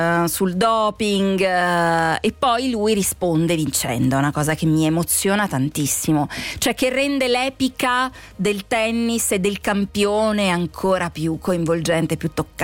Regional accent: Parma, Emilia-Romagna, Italy; ma io sono di Parma

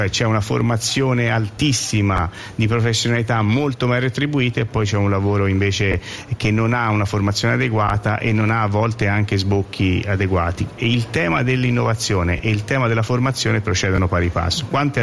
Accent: Pisa, Tuscany, Italy; sono pisano, quindi la marineria e la Repubblica Marinara di Pisa è dentro di me

